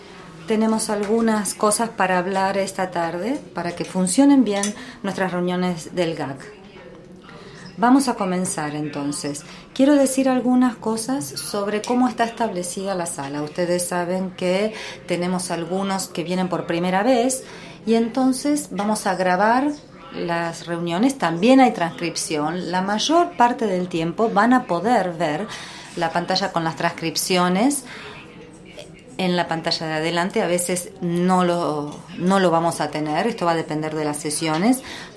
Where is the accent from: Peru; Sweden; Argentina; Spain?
Sweden; Spanish is a second language; Soy de Suecia